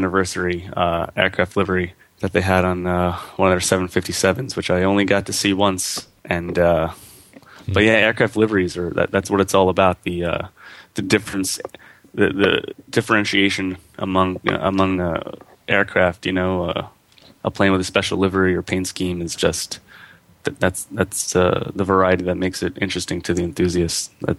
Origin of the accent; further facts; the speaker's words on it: New York, United States; accent: New York; Growing up, I had a pretty thick New York accent